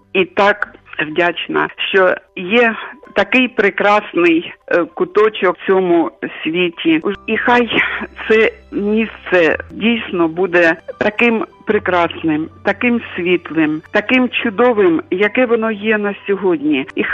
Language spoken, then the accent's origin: Ukrainian; Kharkiv, Kharkiv Oblast, Ukraine; now in Germany; з Харкова, ну зараз знаходжусь в Германії.